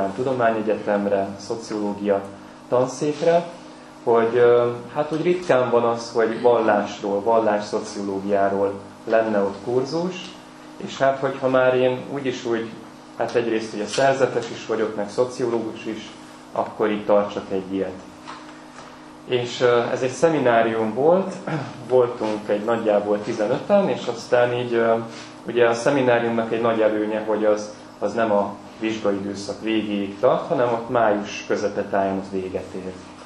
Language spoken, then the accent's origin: Hungarian; Ózd, Borsod-Abaúj-Zemplén, Hungary; born there; ózdi születésű vagyok, itt a gimnázium épületében töltöttem 4 évet